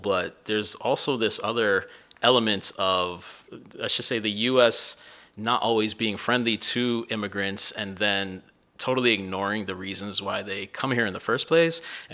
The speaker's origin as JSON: {"language": "English", "town": "Miami", "region": "Florida", "country": "United States", "tie": "born or raised there", "also_born_or_lived": "Midwest", "said": "My experience growing up in Miami and also spending my time in the Midwest"}